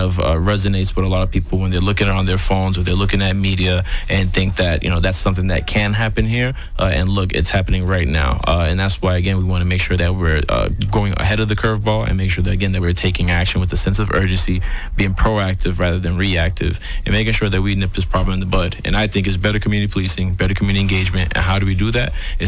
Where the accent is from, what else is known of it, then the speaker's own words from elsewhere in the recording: United States; born there; but me being American born and knowing the culture here